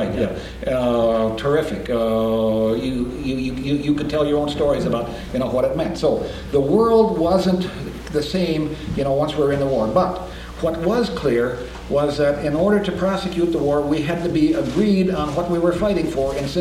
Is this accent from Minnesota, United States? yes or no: yes; Kenyon, Minnesota, United States; But my hometown, where I grew up my first 18 years, is in Kenyon, Minnesota. And in Kenyon, there are 8 Norwegian Lutheran churches within 10 miles.